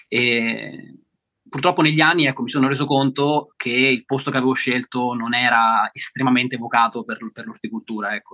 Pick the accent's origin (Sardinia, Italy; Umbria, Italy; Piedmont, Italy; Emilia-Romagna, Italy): Umbria, Italy; io sono nato e cresciuto in Umbria, in provincia di Terni